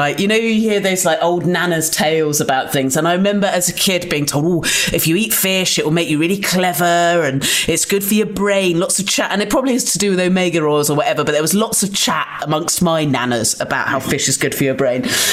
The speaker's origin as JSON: {"language": "English", "region": "South West England", "country": "United Kingdom", "tie": "born or raised there", "said": "Oh, yeah, I grew up in Dorset and we had somewhere you could get a curry takeaway"}